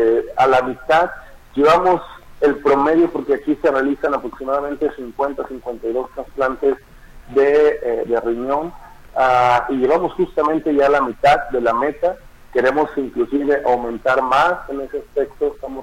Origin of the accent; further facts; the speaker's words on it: Mexico; a nosotros como mexicanos, jamás nos gustan las imposiciones